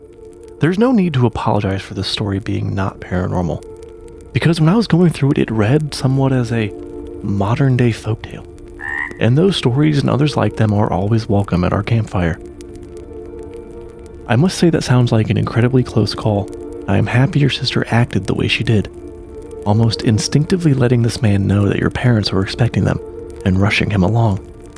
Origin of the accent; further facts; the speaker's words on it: Newark, New Jersey, United States; I grew up in Newark, New Jersey, in the late 1970s, when the crime from the city of New York was spilling out left and right.